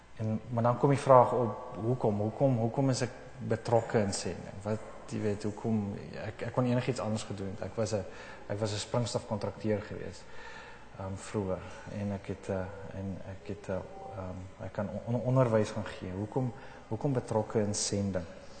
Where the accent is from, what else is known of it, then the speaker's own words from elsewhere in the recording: Centurion, Gauteng, South Africa; also born or lived in Bloemfontein; now in Canada; Ek het groot geword in Centurion, gebore in Bloemfontein. En het toe in Sudan gaan werk in Khartoum.